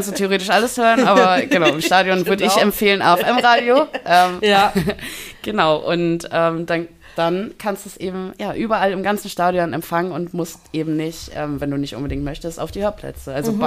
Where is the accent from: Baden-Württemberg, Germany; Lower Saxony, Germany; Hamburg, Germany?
Lower Saxony, Germany; Ich komme ja aus Niedersachsen